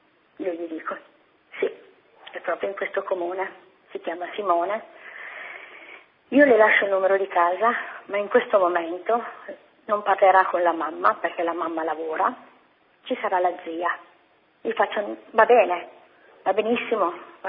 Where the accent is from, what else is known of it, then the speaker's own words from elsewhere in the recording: Piedmont, Italy; noi siamo di Neide, provincia di Cuneo